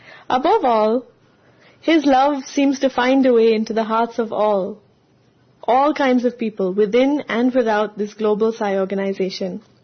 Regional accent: Malaysia; I'm from Malaysia.

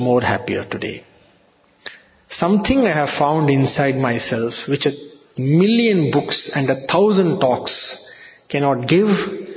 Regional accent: Delhi, India; And Swami started, first used to … Because I came from Delhi.

